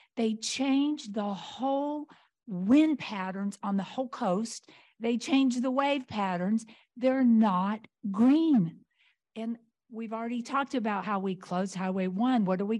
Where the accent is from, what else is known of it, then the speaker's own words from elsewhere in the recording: Morro Bay, California, United States; I'm from Morro Bay.